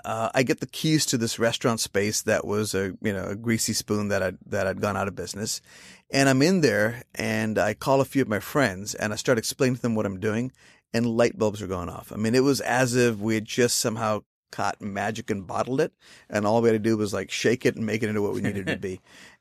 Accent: India; that aloo tikki that we make is probably better than what I grew up eating in India

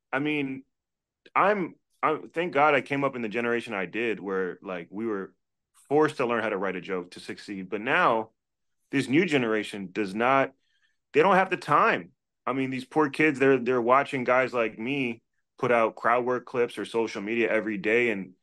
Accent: Washington, District of Columbia, United States; born or raised there

